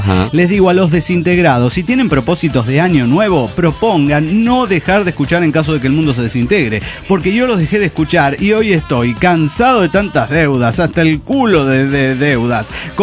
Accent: Riobamba, Chimborazo, Ecuador; desde la ciudad más fría de Ecuador. Sí, ya lo saben, es Riobamba, más conocida como Friobamba.

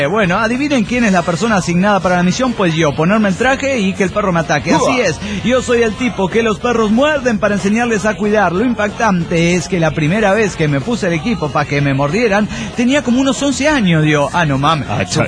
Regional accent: Aguascalientes, Mexico; se llama Aguascalientes, le digo yo. Yo supuse que, como le dije el nombre del lugar, ya sabría dónde quedaba mi ciudad natal.

